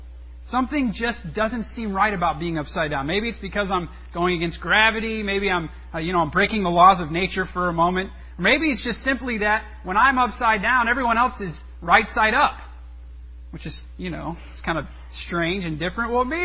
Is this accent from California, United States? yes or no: no; St. Louis, Missouri, United States; When I was growing up, we grew up in St. Louis, and we used to frequent Six Flags quite often.